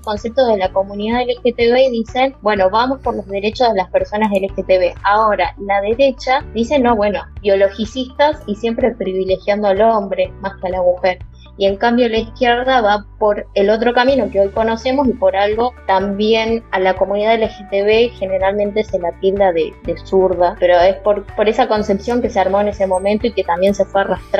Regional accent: Argentina; está bueno replantearnos como ciudadanos argentinos, porque tenemos nuestra propia historia

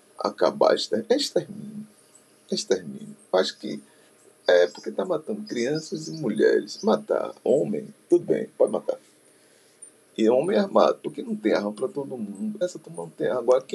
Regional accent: Brazil; cabe a mim aqui, como brasileiro, dar um ok a Lula

